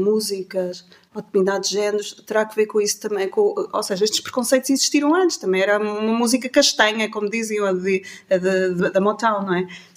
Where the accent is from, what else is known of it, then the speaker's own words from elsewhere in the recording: Coimbra, Portugal; also born or lived in London; eu cresci em Coimbra, não é? Pois vivi um ano em Londres, mas cresci